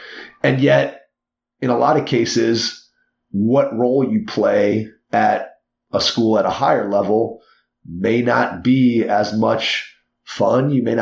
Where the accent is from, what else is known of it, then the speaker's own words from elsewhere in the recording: Cleveland, Ohio, United States; But we're from Cleveland, so we drove from Cleveland up through the Upper Peninsula